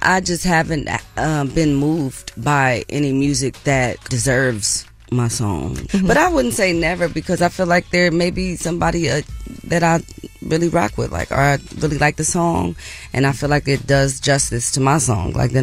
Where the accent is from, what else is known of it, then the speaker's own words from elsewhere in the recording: Oakland, California, United States; I'm just like, I'm from Oakland.